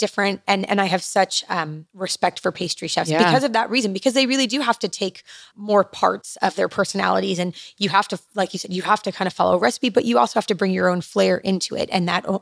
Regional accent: California, United States; also born or lived in East Coast, United States; So I was born on the East Coast, and it's crazy because I moved to Southern California when I was about 4.

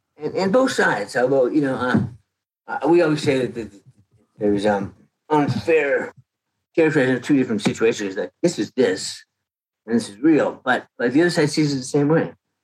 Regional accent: Canada; moved away as an adult; now in United States; I came from Canada in 1979.

